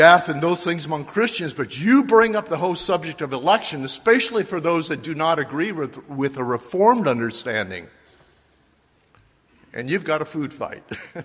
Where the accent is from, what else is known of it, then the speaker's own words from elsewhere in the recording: Chicago, Illinois, United States; also born or lived in Kansas City, Missouri; brought our family to Chicago from where I was born in Kansas City, Missouri.